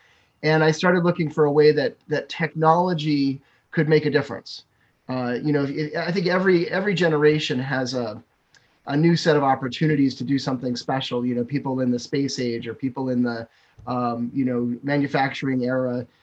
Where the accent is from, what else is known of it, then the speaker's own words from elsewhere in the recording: Asbury Park, New Jersey, United States; I grew up in Asbury Park, New Jersey, on the Jersey Shore.